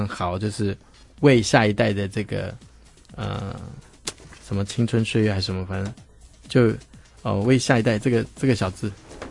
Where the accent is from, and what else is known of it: Taiwan